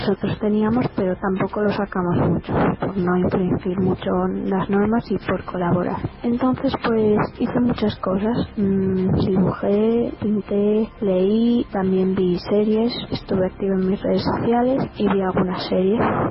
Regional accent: Gijón, Asturias, Spain; Yo soy una niña de España, Gijón, Asturias, España, y tengo 13 años.

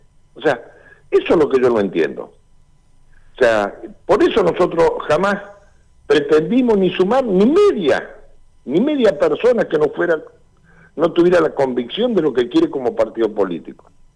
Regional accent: Plotier, Neuquén, Argentina; yo soy de Plotier

